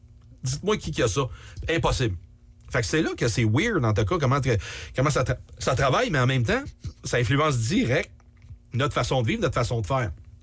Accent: Quebec, Canada; plus gros festival de hackers en Amérique du Nord qui est dans le nord-est chez nous à Québec.

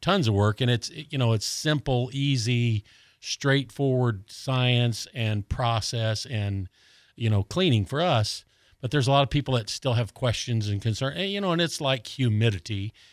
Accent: Colorado, United States; now in Florida, United States; I grew up in Colorado, so this is a really easy winter in Florida.

